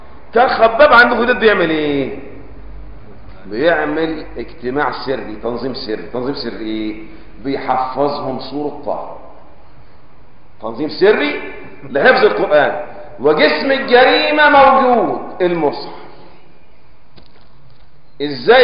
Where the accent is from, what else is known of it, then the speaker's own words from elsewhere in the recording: Egypt; زي ما بيقولوا احنا عندنا في مصر